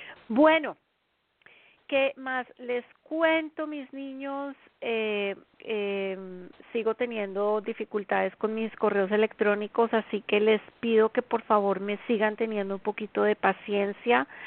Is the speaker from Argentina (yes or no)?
no; Colombia; now in United States; Son las 8 de la noche en mi tierra natal, Colombia